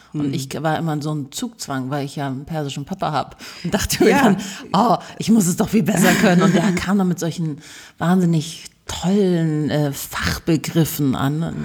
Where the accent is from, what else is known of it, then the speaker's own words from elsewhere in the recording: Munich, Bavaria, Germany; Ich bin ja in München geboren und aufgewachsen